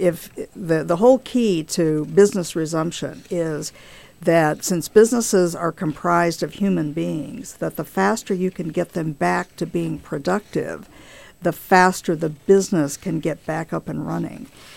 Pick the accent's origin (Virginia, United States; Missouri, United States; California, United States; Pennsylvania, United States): California, United States; And if I were scared, and I'm a Californian and been through this, I could only imagine how other people felt